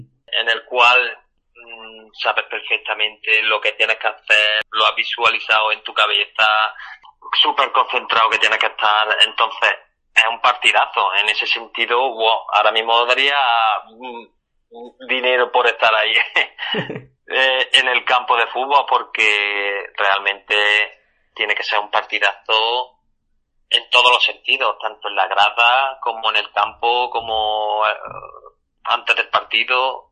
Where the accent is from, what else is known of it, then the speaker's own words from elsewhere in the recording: Córdoba, Andalusia, Spain; el Córdoba, bueno, es el equipo de mi ciudad, yo soy cordobés